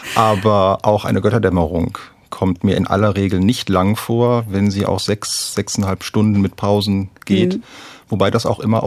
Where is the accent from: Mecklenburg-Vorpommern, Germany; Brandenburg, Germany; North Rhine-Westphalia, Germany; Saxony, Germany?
North Rhine-Westphalia, Germany; Wuppertal; born there; now in Hesse, Germany; gerade für mich als Nicht-Hessen. Gebürtiger Wuppertaler.